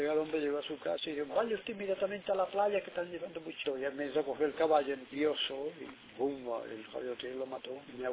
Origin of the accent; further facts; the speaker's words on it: Melilla, Spain; yo soy de Melilla. Y al licenciarme, pues quisiera quedarme yo allí en Melilla